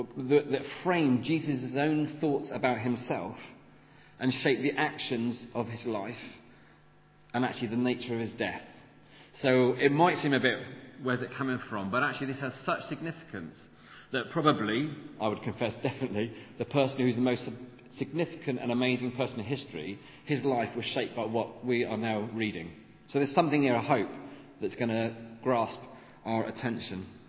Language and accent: English; Wales, United Kingdom; just as maybe we understand ourselves as Welsh people, and there's a heritage there